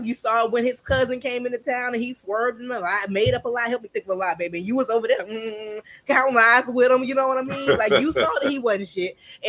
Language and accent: English; Florida, United States; Palm tree shade. I'm from Florida, baby.